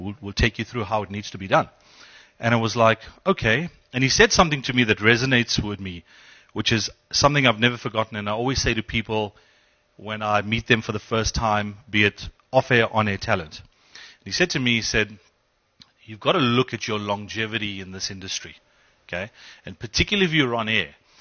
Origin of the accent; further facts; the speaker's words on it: Durban, KwaZulu-Natal, South Africa; moved away as an adult; now in Johannesburg, South Africa; When I came to Joburg from Durban in 97